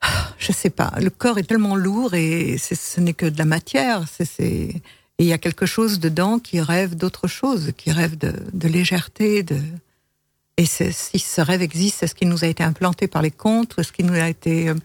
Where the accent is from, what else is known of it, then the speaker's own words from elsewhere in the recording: Alès, Occitanie, France; born there; je suis née à Alais pendant la guerre